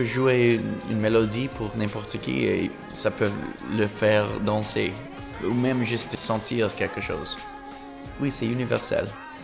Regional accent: Montreal, Quebec, Canada; je viens de Montréal et je viens d'un monde où il y a beaucoup de gens différents, beaucoup de langues, beaucoup de styles, beaucoup de cultures, beaucoup d'histoires.

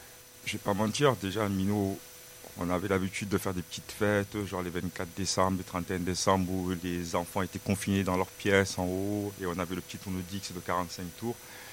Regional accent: Senegal; Je viens du Sénégal.

